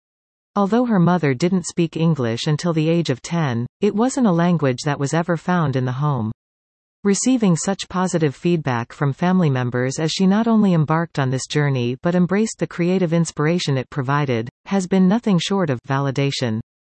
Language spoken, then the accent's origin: English; the north, Canada; I am a person from the North, I am a woman really conveying authentic experiences in my own voice.